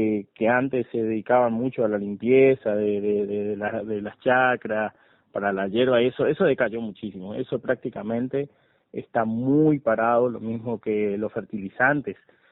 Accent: San Pedro, Buenos Aires Province, Argentina; yo soy de San Pedro, tengo un negocio, una agroferretería

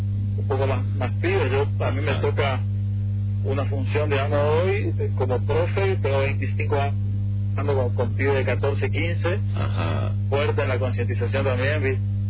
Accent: San Javier, Misiones, Argentina; Yo soy de San Javier.

